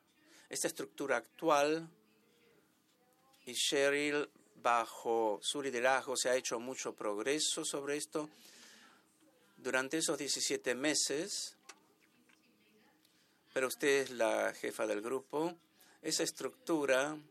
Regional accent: United Kingdom; Spanish is a second language; En mi país, en el Reino Unido, todavía tenemos que hacer esta tarea.

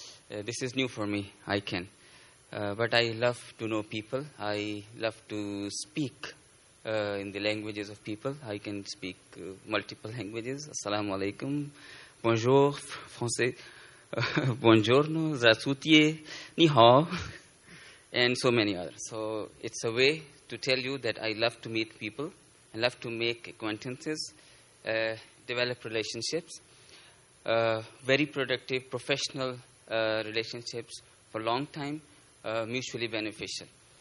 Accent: Pakistan; I'm from Pakistan. I represent here academia.

